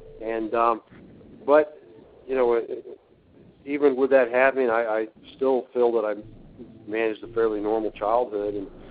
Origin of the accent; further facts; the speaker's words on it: Florida, United States; a couple of different places in Florida. So I'm a Florida native.